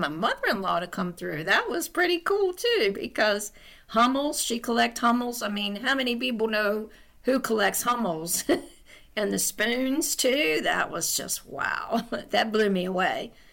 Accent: New Kent, Virginia, United States; I'm from New Kent, Virginia.

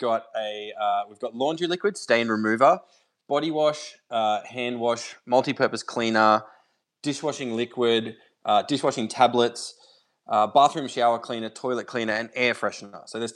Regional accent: Australia; I'm just a regular everyday dude, you know. I'm just an Aussie bloke.

